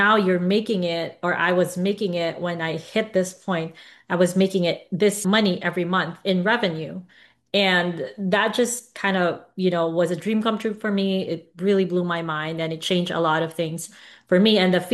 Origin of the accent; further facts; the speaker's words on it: Philippines; For me, growing up in the Philippines, getting to 20K a month was a big dream come true